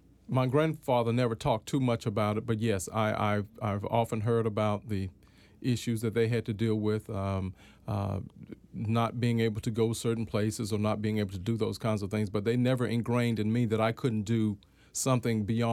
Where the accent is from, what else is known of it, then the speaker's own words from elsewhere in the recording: North Carolina, United States; also born or lived in Baltimore, United States; I was born in Baltimore. My sister lives in the area in Randallstown, and I have lots of family here in the D.C. area. But I grew up in North Carolina on a farm reared by my grandparents